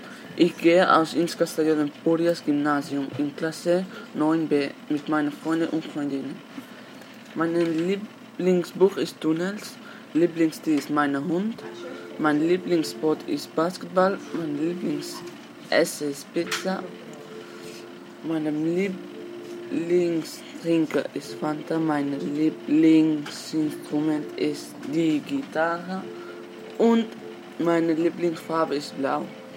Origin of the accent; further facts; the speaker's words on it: Netherlands; German is a second language; ich wohne in Bilakulum, aber ich bin Niederländer. Und ich bin 14 Jahre alt. Ich komme aus Holland. Ich wohne auf Bersalustraße Nummer 35